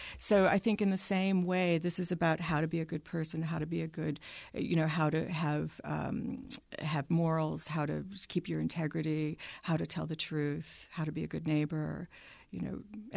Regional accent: New York, United States; You know, I am a New Yorker

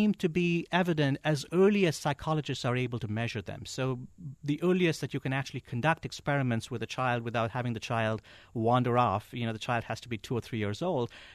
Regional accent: India; when I grew up in India, religion was a really big deal

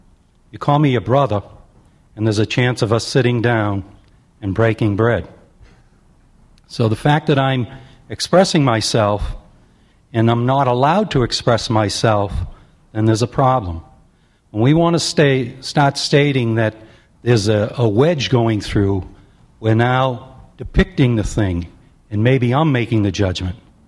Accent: Braintree, Massachusetts, United States; I'm from Braintree, Mass.

